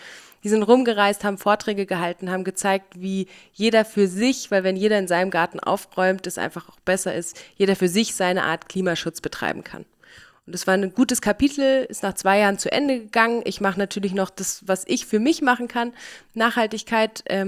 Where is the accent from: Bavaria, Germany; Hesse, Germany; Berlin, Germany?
Berlin, Germany; now in Austria; Ich komme aus Berlin, wohne aber schon über 10 Jahre in Österreich und bin leidenschaftliche Wintersportlerin.